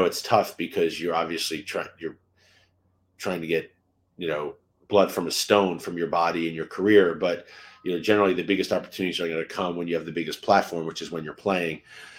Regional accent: East Coast, United States; And yeah, I grew up on the East Coast, and a big part of me playing tennis was because of the US Open

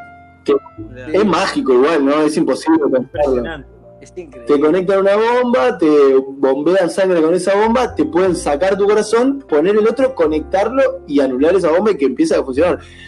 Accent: Uruguay; voy a votar como buen ciudadano uruguayo democrático

